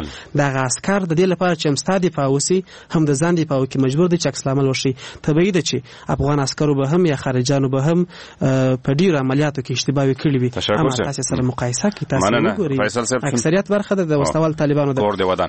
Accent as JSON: {"language": "Pashto", "region": "Kandahar", "country": "Afghanistan", "said": "زه خپل د کندهار يم، زه خپل د کندهار پنجوایي پیژنم، ټول صاحب بلدم"}